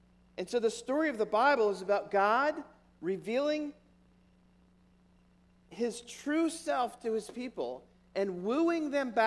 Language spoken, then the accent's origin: English; Midlothian, Virginia, United States; If you grew up within maybe a couple miles of Washington, D.C., which I did, I grew up here in Midlothian